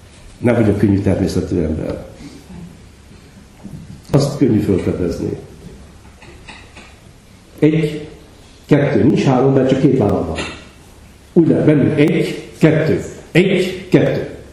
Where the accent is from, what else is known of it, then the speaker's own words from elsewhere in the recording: Hungary; Van egy vád ellenem Budapesten. Magyar vagyok. Nem tudom, miért nem szégyellem. Nem tudom, miért vagyok büszke rá, de büszke vagyok